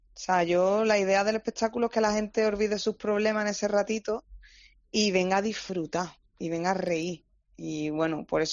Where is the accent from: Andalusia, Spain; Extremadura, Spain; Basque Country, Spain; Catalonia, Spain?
Andalusia, Spain; más que española soy andaluza, sí. Eso por delante de todo, y bueno, yo estoy muy bien aquí en nuestra tierra